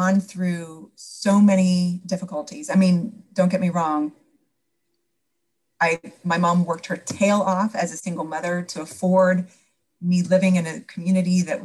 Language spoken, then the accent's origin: English; Pasadena, California, United States; I had never lived farther than 8 miles from the hospital in which I was born in Pasadena.